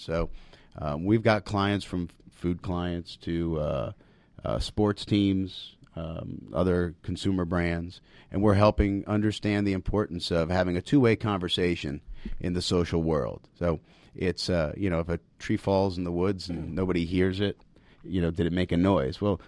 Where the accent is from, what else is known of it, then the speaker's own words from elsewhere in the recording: New York, United States; Try to get back to my roots of being a New Yorker and going to the local deli.